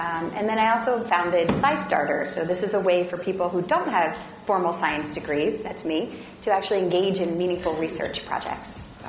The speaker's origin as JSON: {"language": "English", "town": "Philadelphia", "region": "Pennsylvania", "country": "United States", "said": "I am from Philadelphia."}